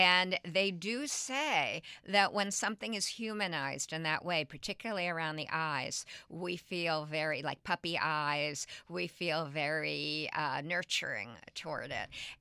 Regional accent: New York, United States; now in Florida, United States; I would have said, as a New Yorker, I would have said wine, although I've been in Florida 35 years.

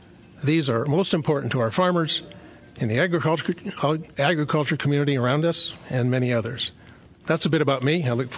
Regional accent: Morton, Illinois, United States; Born and raised in Morton, I took my BA degree in government from the University of Virginia.

